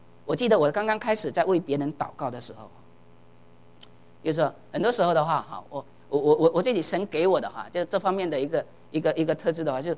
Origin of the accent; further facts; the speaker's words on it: China; 我们中国人热闹惯了，对不对？